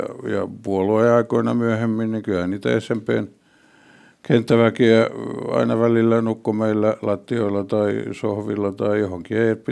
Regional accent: Helsinki, Uusimaa, Finland; No me asuttiin sitten 50-luvun loppupuolelta lähtien Munkkiniemessä. Mä synnyin Kruunuhassa. Silloin he asuivat pienessä kaksiossa tuossa Kruunikassa ja sitten me muutettiin 40-luvun puolivälissä sitä aikaa. Mä en vielä muista tuonne Takatöölöön, niin kuin silloin sanottiin, Pihlajatielle

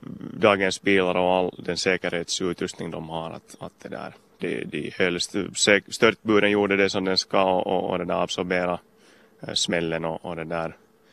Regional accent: Finland; eftersom jag är hemma från Finland

